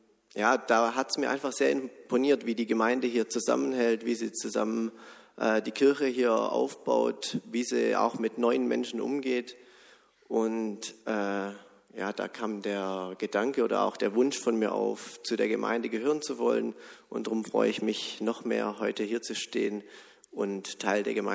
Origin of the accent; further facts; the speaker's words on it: Gomaringen, Baden-Württemberg, Germany; Ich komme aus Gomaringen, ich bin dort in der evangelischen Kirchengemeinde aufgewachsen.